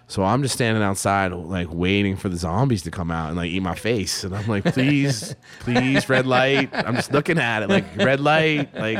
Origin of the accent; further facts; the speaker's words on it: Pennsylvania, United States; now in New Orleans, United States; I knew some from where I grew up in Pennsylvania. That was one of the reasons why I came down here.